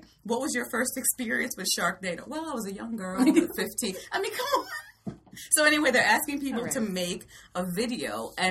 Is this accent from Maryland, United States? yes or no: yes; Chestertown, Maryland, United States; I think I would want to see, like, my hometown. It's not very big, but it is near the water. So Chestertown, Maryland can get bit.